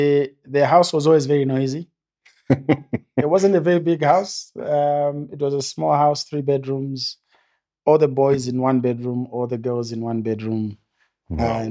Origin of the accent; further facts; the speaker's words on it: Lusaka, Lusaka Province, Zambia; So I was born and raised in Chaisa.